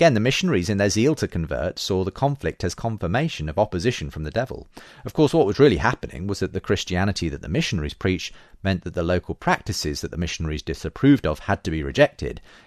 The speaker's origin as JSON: {"language": "English", "country": "Zambia", "tie": "born or raised there", "said": "For context, I grew up in Zambia in the 70s and 80s."}